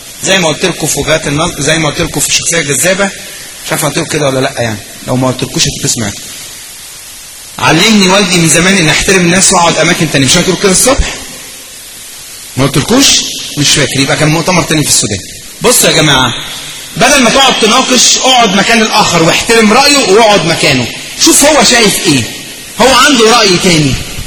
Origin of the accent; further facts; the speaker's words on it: Egypt; عندنا في مصر انتشرت إشاعة هحكيها لكم